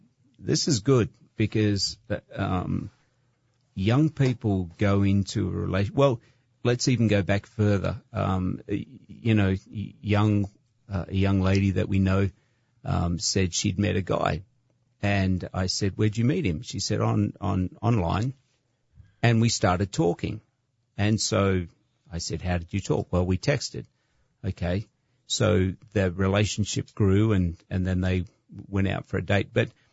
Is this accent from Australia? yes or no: yes; Australia; because I'm from Australia, she's from America.